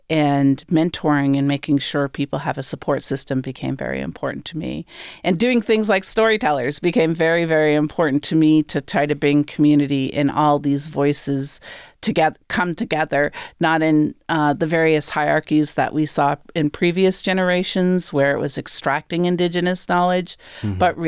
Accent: Maine, United States; I grew up in Northern Maine, primarily with that side of my family.

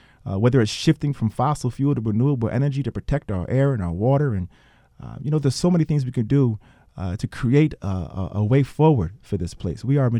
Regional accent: Schenectady, New York, United States; Yeah, well, I grew up in Schenectady.

